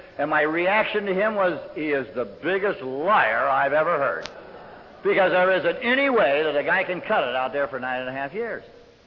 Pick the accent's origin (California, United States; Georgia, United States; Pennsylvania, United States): California, United States; Los Angeles; the fact that I'm from Los Angeles, and I thought anybody from L.A. has got to be hacked one way or another.